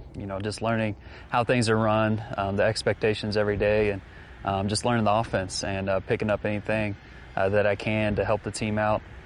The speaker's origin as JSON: {"language": "English", "region": "Kentucky", "country": "United States", "tie": "born there", "said": "I was born in Kentucky. That's where my family's from."}